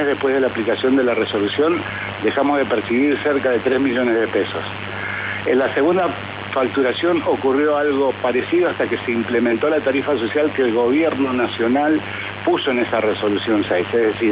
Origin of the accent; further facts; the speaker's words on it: Neuquén, Argentina; somos todos argentinos, yo lo tengo recontra claro, pero a ver si se acuerdan un poquito de mis vecinos de Neuquén